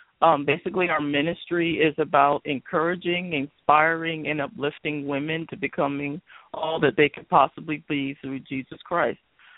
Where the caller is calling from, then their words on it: Houston, Texas, United States; I'm calling from Houston, Texas.